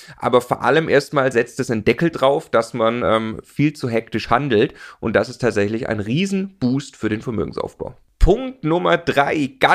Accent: Stuttgart, Baden-Württemberg, Germany; also ich komme aus Stuttgart, da kauft man die Daimler-Aktie

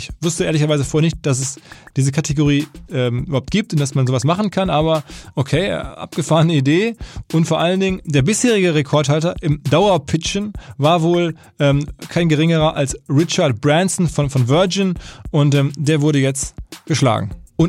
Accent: North Rhine-Westphalia, Germany; Nochmal zurück zur Metropole Ruhr, zu meiner Heimat

